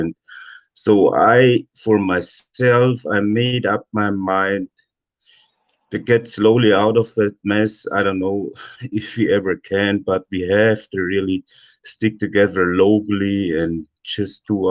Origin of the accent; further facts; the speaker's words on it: Germany; English is a second language; moved away as an adult; now in Canada; 64-year-old stubborn farmer. I was born and raised in Germany and emigrated in 97 to Canada, so became a Canadian citizen.